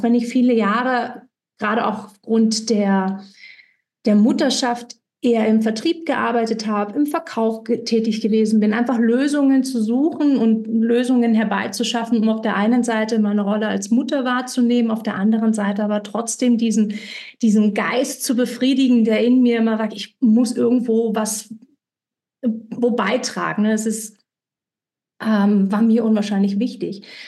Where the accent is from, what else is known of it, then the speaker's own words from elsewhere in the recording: Berlin, Germany; Ich komme also vom Regionalen, komme ich ursprünglich aus dem Berliner Bereich, aus der Berliner Region. Bin dann weitergezogen